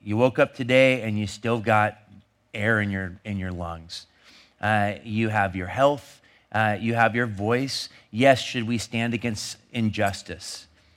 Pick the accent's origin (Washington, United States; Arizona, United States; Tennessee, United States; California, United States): Washington, United States; Longview; also born or lived in Kelso; Those are my people, actually. I grew up in Longview, Kelso